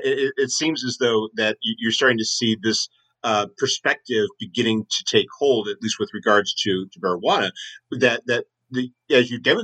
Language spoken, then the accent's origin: English; United States; an American myself growing up in the United States